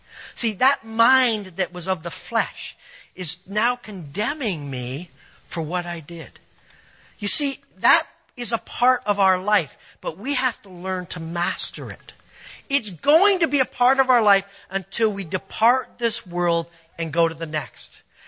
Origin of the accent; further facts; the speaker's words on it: Canada; Now, as a Canadian, I've walked on lots of water, but it was ice